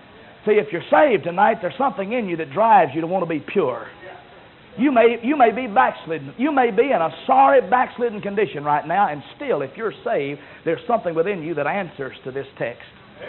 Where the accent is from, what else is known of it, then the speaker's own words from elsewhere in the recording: Jasper, Texas, United States; Now, I didn't tell anybody I was from Jasper when we started this meeting because I know Jasper and Silsby have been longtime rivals on the football field.